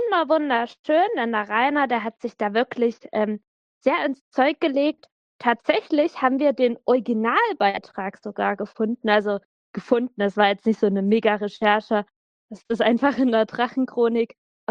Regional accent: East Germany, Germany; accent: East German; also ich komme ja bekanntlich aus Ostdeutschland, was man vielleicht minimal an meinem Dialekt hören könnte.

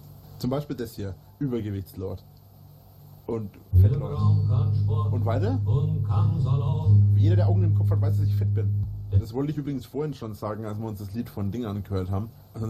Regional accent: Bavaria, Germany; Ich bin in Franken aufgewachsen. Bin ein Mittelfranke.

